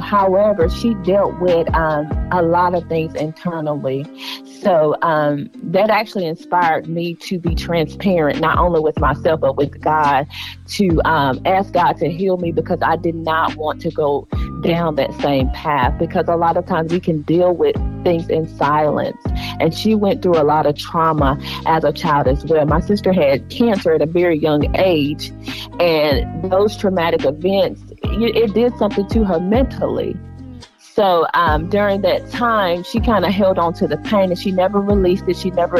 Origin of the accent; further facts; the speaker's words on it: North Carolina, United States; Well, I'm from North Carolina. I'm more so from the rustic countryside. So, but yes, that's where I was born and raised.